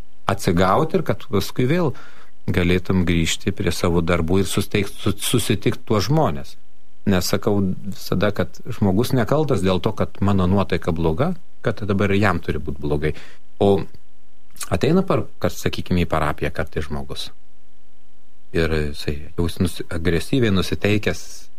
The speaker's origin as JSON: {"language": "Lithuanian", "town": "Kaunas", "region": "Kaunas County", "country": "Lithuania", "tie": "born or raised there", "also_born_or_lived": "Jonava / Marijampolė", "said": "Aš augau, gimiau Jonavoje, paskui iš Jonavos atvežė į Kauną, kur dabar yra Žemaičio gatvėje Pranciškonis."}